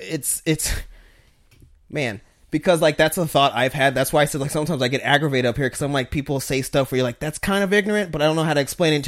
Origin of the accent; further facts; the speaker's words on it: Colorado, United States; I grew up in Colorado, which is, again, another blue state. But they're still cowboys.